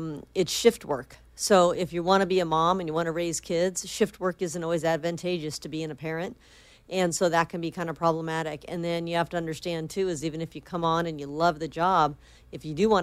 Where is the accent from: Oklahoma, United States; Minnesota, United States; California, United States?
California, United States; Granada Hills; I grew up in the San Fernando Valley in Granada Hills.